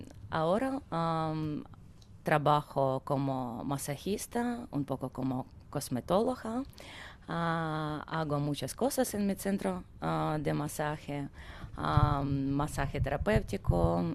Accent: Ukraine; Spanish is a second language; now in Spain; La verdad que llegué aquí en España dos años hace y no hablaba castellano. Llegué aquí solo con una maleta y con mi hijo. No sabía qué hacer, vivir aquí, construir mi futuro aquí o volver a Ucrania.

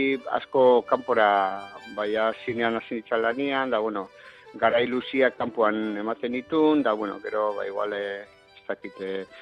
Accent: Bergara, Basque Country, Spain; Bergarako Osanguren baserrian jaio nintzen

